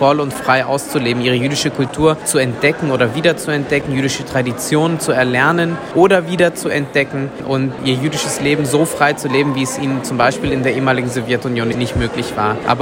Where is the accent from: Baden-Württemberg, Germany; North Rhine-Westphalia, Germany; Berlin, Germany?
Berlin, Germany; Also zum einen als Berliner, Berlin ist natürlich eine wunderschöne Stadt